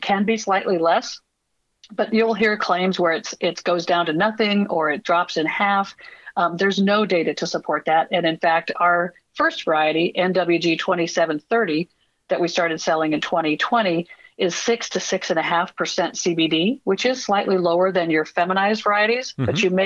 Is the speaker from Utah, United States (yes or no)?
no; Indiana, United States; And in fact, I'm from Indiana. So I was planning to move to Colorado, and I ended up moving to Indianapolis once we had our strategy in place.